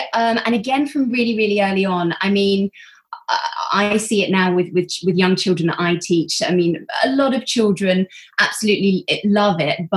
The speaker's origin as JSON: {"language": "English", "town": "Windsor", "region": "South East England", "country": "United Kingdom", "tie": "born or raised there", "said": "I grew up in Windsor. So I went to a local dance school in Eton, which was just down the road."}